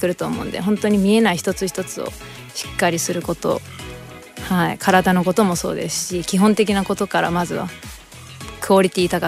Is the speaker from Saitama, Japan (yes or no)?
no; Yamaguchi, Japan; それがさらに地元山口でできるっていうこともあって